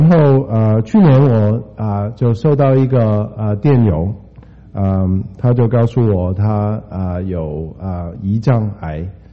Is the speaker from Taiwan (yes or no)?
no; Hong Kong; 然后我们在香港一起长大